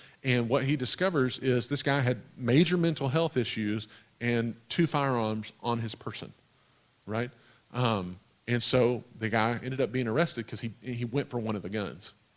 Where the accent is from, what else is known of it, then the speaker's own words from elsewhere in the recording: Texas, United States; like back where I grew up, they called it the hug and howdy ministry, right? I'm from Texas, and they said dumb stuff like that.